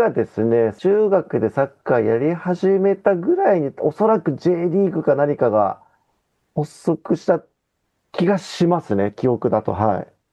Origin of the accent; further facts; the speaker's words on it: Kamakura, Kanagawa, Japan; 出身は神奈川県の鎌倉市になります。